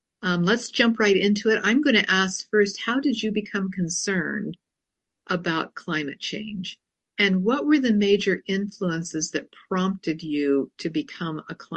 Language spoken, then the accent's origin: English; Seattle, Washington, United States; from Seattle, Washington in the United States, and I'll be your host.